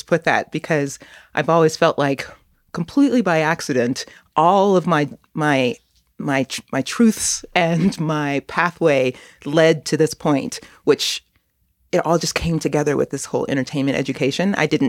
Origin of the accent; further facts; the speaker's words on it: United States; So I'm African American, and in my culture and growing up, you know, my mom was like, doctor or lawyer